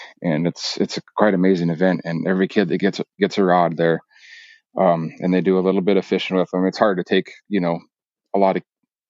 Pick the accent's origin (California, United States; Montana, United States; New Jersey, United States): Montana, United States; Anaconda; And, except I told you before, we grew up in Anaconda, right across the street from Scott Collinsworth.